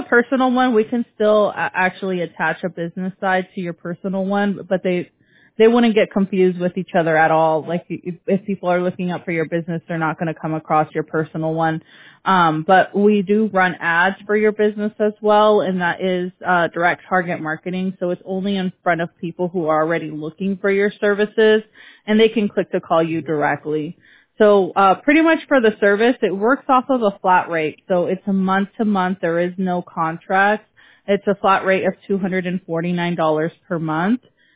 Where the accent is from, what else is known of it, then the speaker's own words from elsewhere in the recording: California, United States; I'm Southern California.